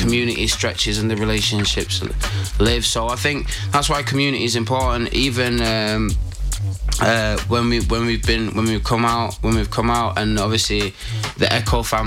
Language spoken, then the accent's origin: English; Manchester, North West England, United Kingdom; as a Mancunian, someone who's like from Manchester